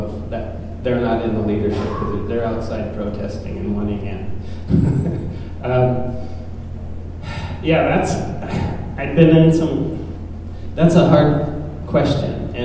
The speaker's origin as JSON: {"language": "English", "town": "Fort Peck", "region": "Montana", "country": "United States", "said": "Well, I come from Fort Peck, and I am a treaty hunting tribe"}